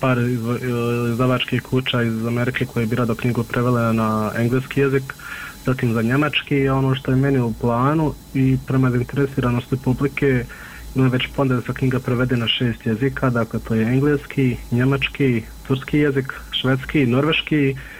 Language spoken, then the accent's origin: Bosnian; Miljevina, Republika Srpska, Bosnia & Herzegovina; mi smo svi gore iz Miljevine